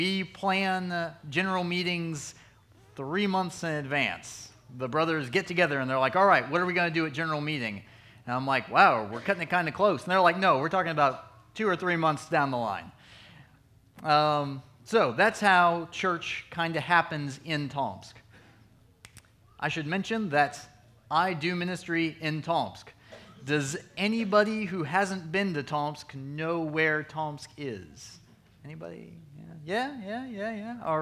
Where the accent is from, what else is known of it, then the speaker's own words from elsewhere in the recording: Huntsville, United States; I grew up here in Huntsville. I am one of Central's missionaries in Russia